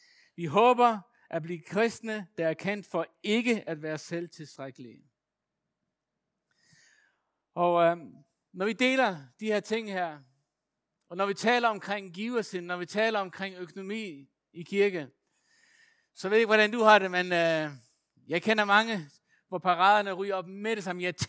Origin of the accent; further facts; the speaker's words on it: Faroe Islands; now in Aarhus, Denmark; Jeg er vokset op på Færøerne, og dem, der bor her i Aarhus, de har hørt det til hudløshed